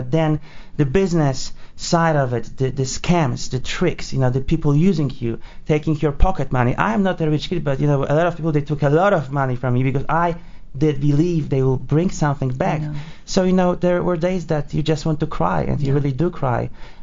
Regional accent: Poland; now in United States; when I came from Poland here, of course, I always knew since childhood that as a Polish person, as international person, as American too

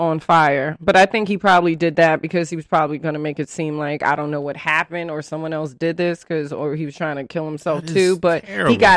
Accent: New York, United States; So I had to call my LA homies for a translation, because I'm from New York. We just say, yo, I'll fuck you up.

